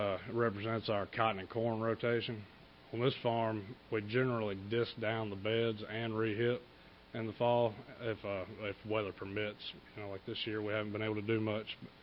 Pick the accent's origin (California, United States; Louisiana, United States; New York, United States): Louisiana, United States; Tensas Parish; I'm from Tensile Parish, Louisiana. Went to Mississippi State and met my wife, and we got married and moved back home